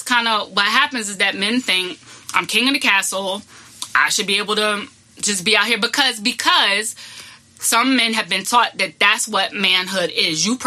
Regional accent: the South, United States; I think because I grew up in the South

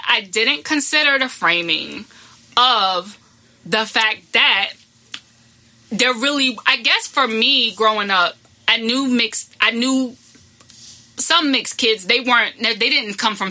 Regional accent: the South, United States; I think because I grew up in the South

